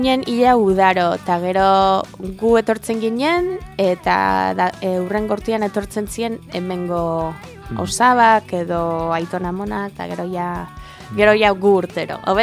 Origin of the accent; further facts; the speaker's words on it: Boise, Idaho, United States; etxean asko hitz egiten genuen txikitan, nere gurasoek lagundu zuten Boiseko ikastola sortzen, eta ba, txikitatik daukagu ohitura euskera hitz egiteko